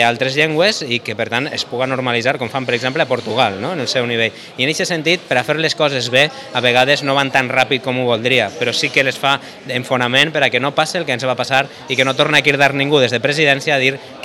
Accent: Castelló de la Plana, Valencian Community, Spain; és que som de Castelló també

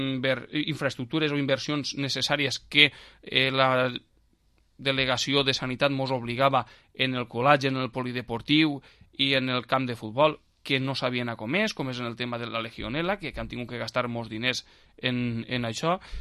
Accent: Les Alqueries, Valencian Community, Spain; I les inversions en el poble de les Alqueries no van vindre ni per part de la Diputació, ni per part de la Generalitat, ni per part del mateix municipi.

